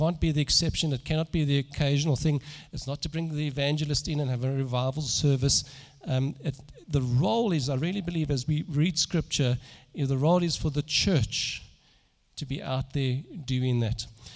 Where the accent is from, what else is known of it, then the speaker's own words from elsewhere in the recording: Germiston, Gauteng, South Africa; We grew up in Germiston, and we used to attend the Methodist church.